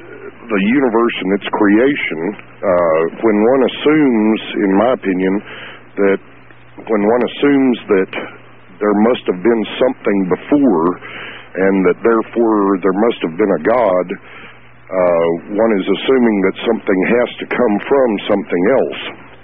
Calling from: Lubbock, Texas, United States; from Lubbock, Texas.

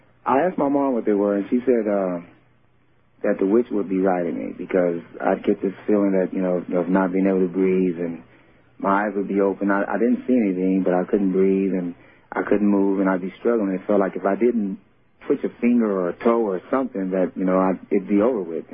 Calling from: Salt Lake City, Utah, United States; from Salt Lake City.

